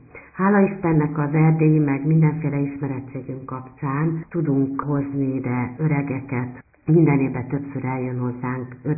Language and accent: Hungarian; Tolna, Hungary; Én gyermekkoromban egy Tolna megyébe betelepített bukovinai székely familiába nőttem föl.